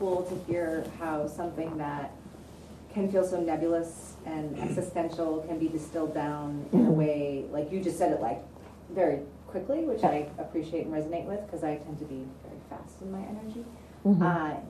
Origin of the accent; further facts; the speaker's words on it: Boston, Massachusetts, United States; And I say it's like the valley because I'm from Boston.